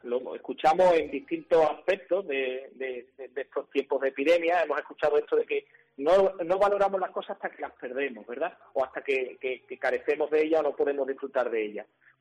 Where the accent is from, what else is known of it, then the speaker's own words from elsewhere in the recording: Sanlúcar de Barrameda, Andalusia, Spain; now in Ubrique, Spain; yo que vengo de la zona de Sanlúcar de Barrameda, que soy natural de allí